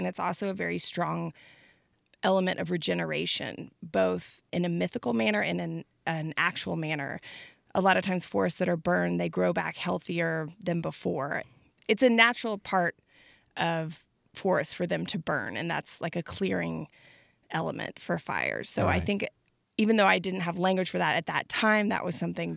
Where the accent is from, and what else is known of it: Austin, Texas, United States; born or raised there